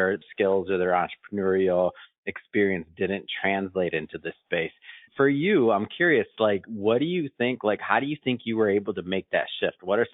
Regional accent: Michigan, United States; So we got a Michigander here. Come on. I'm from Michigan too.

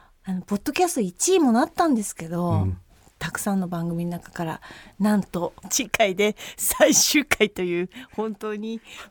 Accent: Akita, Japan; accent: Akita dialect; だから今日もなんか気抜けバード秋田弁になくなるものだから気抜かないようにしてやってるんです、

